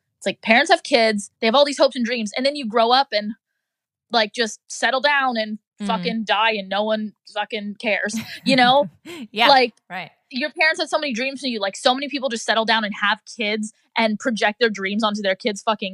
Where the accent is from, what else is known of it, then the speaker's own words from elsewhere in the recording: Florida, United States; I'm from the South, 94 Jacks Beach, whatever, shout out to Florida.